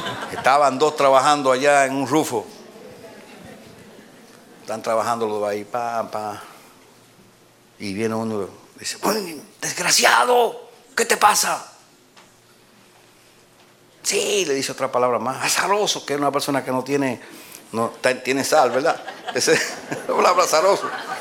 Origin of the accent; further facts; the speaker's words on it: Dominican Republic; Y entonces ahí en mi país hay un servicio que se llama Motoconcho.